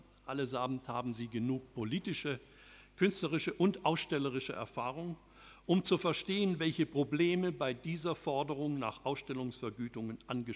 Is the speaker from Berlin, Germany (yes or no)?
yes; Berlin, Germany; als Berliner würde ich sagen